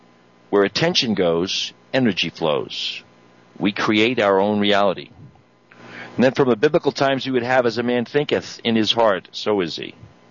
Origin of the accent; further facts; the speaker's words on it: Colorado, United States; in my home state here of Colorado